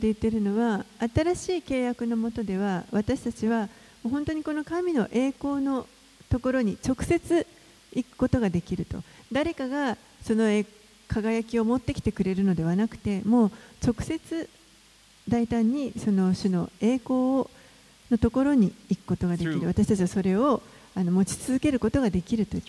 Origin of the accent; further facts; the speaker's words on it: Seattle, Washington, United States; そして私の出身のシアトルは、まあ、またその下で次世代